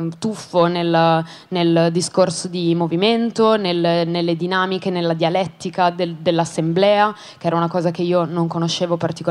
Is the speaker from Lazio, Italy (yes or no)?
no; Treviso, Veneto, Italy; io vengo da Treviso, che è una città molto chiusa